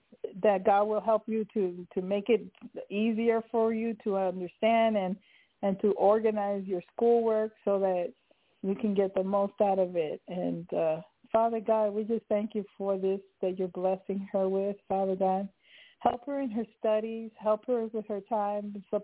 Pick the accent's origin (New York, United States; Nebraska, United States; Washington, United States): New York, United States; Because I'm from New York, so I know how those storms are.